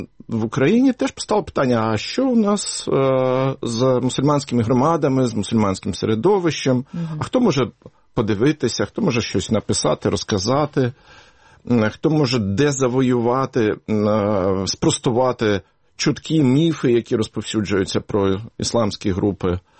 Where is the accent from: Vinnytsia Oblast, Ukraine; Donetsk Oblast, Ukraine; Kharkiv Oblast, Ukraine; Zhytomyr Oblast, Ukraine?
Zhytomyr Oblast, Ukraine; до 3 років я не говорив українською. З 3 років я знову жив, народився на Житомирщині. От, 3 роки повернувся на Житомирщину.